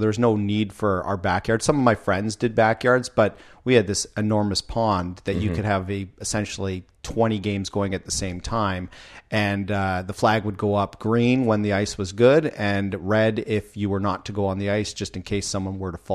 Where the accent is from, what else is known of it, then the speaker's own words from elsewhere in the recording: Ontario, Canada; now in Vancouver, Canada; I grew up in Ontario where there's lots of snow.